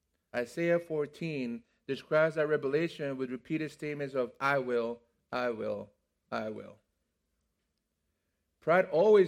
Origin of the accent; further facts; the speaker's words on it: Mexico City, Mexico; It was hard to find green stuff in Mexico City growing up